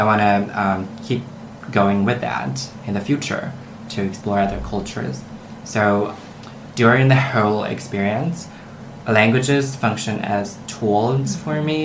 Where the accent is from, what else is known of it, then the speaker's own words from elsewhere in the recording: Hanzhong, Shaanxi, China; English is a second language; Sure. Hanzhong, Shaanxi, China.